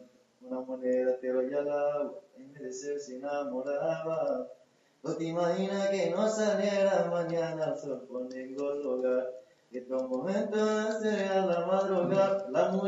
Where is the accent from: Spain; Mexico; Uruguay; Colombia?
Spain; Vilafranca del Penedès, Catalonia; De Barcelona, de Vilafranca del Penedès.